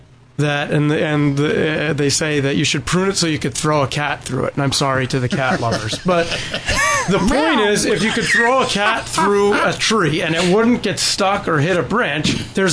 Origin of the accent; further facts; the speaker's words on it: United States; As an American, if I were to say no chemical fertilizers allowed anywhere, well, I might weigh a little bit less, possibly, right.